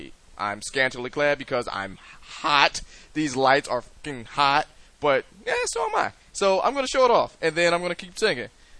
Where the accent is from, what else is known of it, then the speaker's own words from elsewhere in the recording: Ypsilanti, Michigan, United States; all right, when you said Ann Arbor, see, I'm from the Ipsy Ann Arbor.